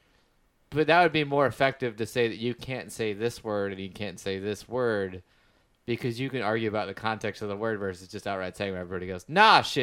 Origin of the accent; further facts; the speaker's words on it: Louisiana, United States; We're all from Louisiana.